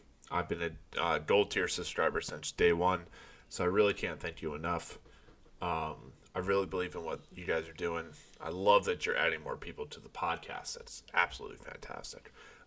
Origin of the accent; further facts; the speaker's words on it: United States; I'm American.